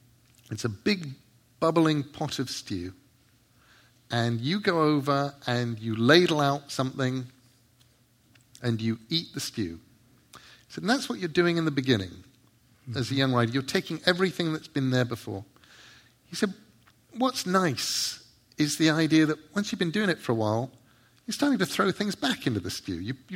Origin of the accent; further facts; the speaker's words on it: England, United Kingdom; which I wouldn't have done because I'm English.